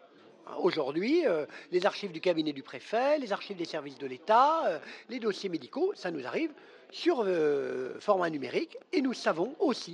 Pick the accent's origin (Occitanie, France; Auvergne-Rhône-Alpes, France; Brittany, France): Auvergne-Rhône-Alpes, France; Lyon; Et il se trouve que moi, je suis lyonnais. Et quand vous êtes lyonnais